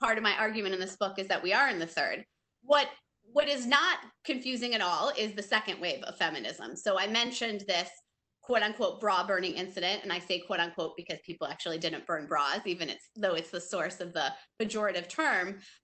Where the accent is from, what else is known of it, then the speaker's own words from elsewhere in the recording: Michigan, United States; And so when I went off to college, sort of far away from where I grew up in Michigan